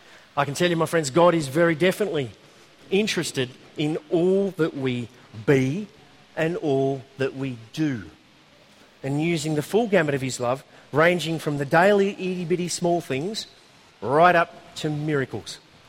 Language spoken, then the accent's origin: English; Australia; And I'm an Aussie.